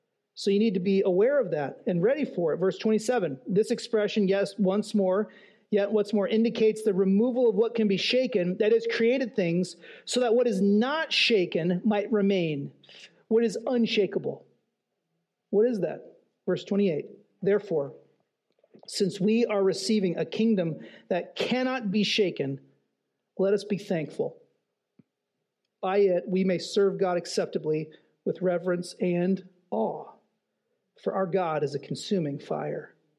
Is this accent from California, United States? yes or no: yes; California, United States; You know that I grew up in California. I've told you earthquake stories before.